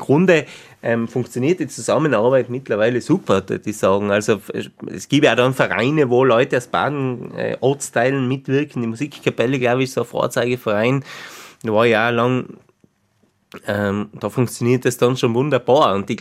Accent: Tyrol, Austria; born or raised there

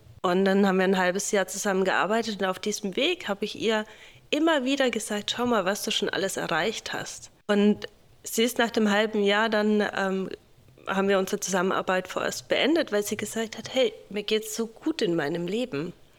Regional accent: Bavaria, Germany; ich komme aus Deutschland, aus dem Frankenländle, also aus Franken.

